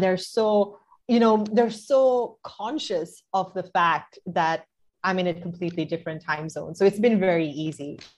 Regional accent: Sri Lanka; growing up in Sri Lanka, that's not necessarily something that I even let myself think about

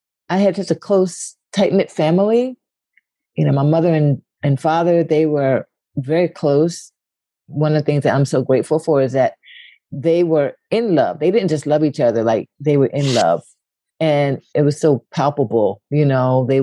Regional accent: Philadelphia, Pennsylvania, United States; I had a really amazing family, core family, my mom, my dad, my sister. We were all really close. My cousins lived right around the corner, so I could walk to their house, which was great.

